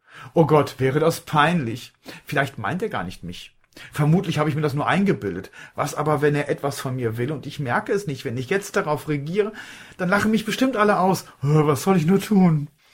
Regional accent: Kleve, North Rhine-Westphalia, Germany; born or raised there

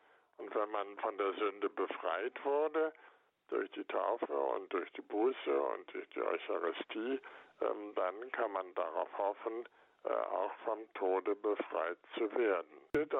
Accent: Goslar, Lower Saxony, Germany; Aus meiner Heimatstadt Goslar eine Erfahrung.

